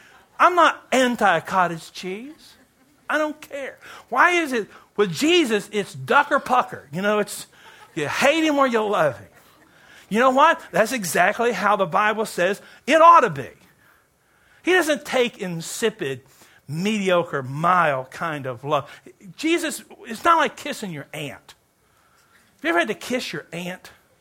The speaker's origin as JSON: {"language": "English", "region": "Kentucky", "country": "United States", "said": "I'm not a big basketball guy, though I'm from Kentucky."}